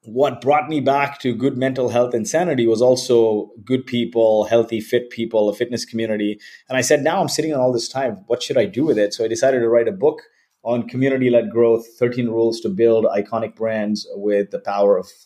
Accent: Kuwait; I was born in Kuwait. My parents are from India.

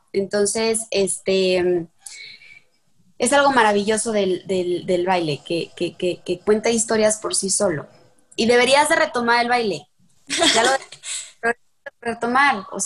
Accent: Mexico; also born or lived in Germany / New York; soy bailadora de flamenco, soy mexicana y me he dedicado al flamenco toda mi vida.

